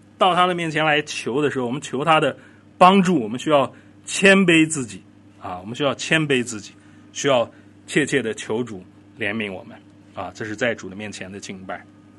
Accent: Nanjing, Jiangsu, China; 像我们南京人提到日本人的时候，我们日本鬼子，对吧？

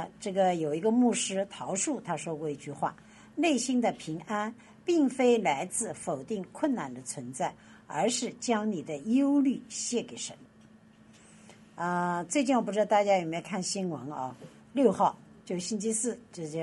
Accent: Luhe, Guangdong, China; 在一些的山上，我的老家陆河啊，有一个那个其实有一个那个旅游的地

